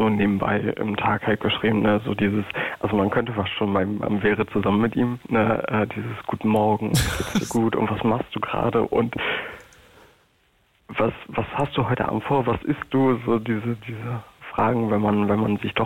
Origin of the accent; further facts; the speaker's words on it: Berlin, Germany; ich komme aus Berlin.